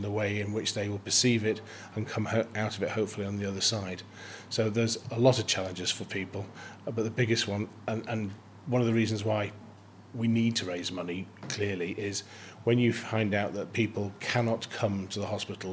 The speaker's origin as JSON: {"language": "English", "town": "Sheffield", "region": "Yorkshire and the Humber", "country": "United Kingdom", "tie": "born there", "also_born_or_lived": "Rotherham"}